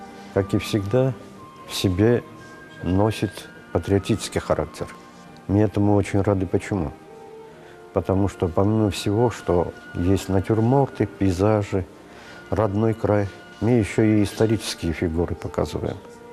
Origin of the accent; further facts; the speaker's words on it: Armenia; которые показывают мой родной край, Армения, солнце Армении